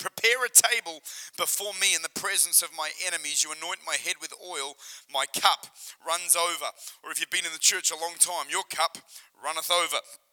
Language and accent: English; Australia; now in United States; I'm just an Australian that nobody knows who felt the call of God in 2002.